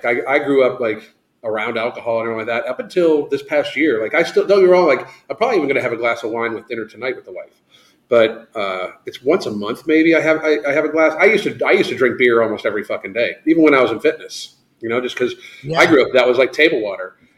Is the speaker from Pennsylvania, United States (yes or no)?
yes; Pennsylvania, United States; Man, I grew up in Western Pennsylvania. Yeah, Southwest Pennsylvania, but Pittsburgh, they'll tailgate any motherfucking thing.